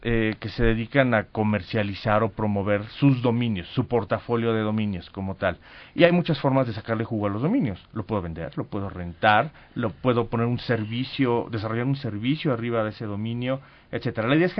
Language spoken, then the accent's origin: Spanish; Mexico; el tener presencia de México como mexicanos claro.